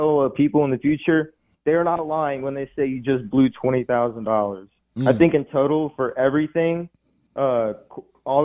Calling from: Texas, United States; Hey, I'm calling from Texas.

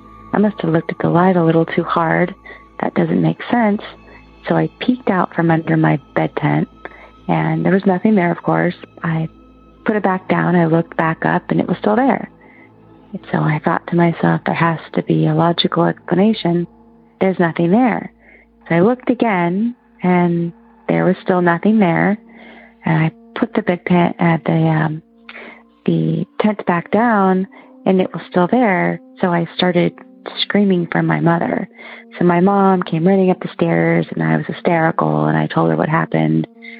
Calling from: Oregon, United States; I'm calling from Oregon.

